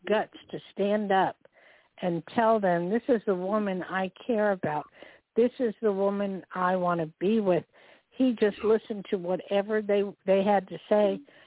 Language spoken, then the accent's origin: English; New Jersey, United States; born there; Like, I was born in Jersey.